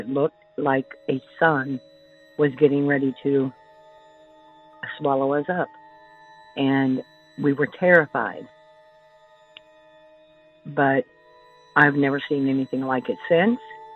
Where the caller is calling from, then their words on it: Indiana, United States; I'm calling you from Indiana.